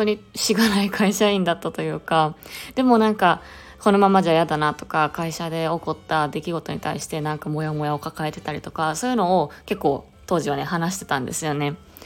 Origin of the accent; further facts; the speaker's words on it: Osaka, Japan; もともと大阪生まれ、大阪育ちの現在27歳、今年28歳になります。